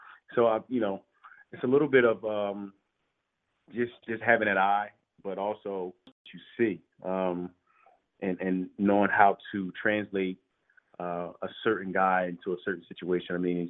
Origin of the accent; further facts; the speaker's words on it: Chester, Pennsylvania, United States; I'm from Chester, grew up watching the Sixers.